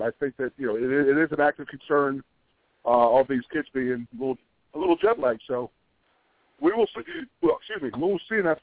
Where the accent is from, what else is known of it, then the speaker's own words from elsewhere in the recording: Philadelphia, Pennsylvania, United States; Obviously, Philadelphia is my hometown, so you know, I got a little soft spot in my heart for the Temple Owls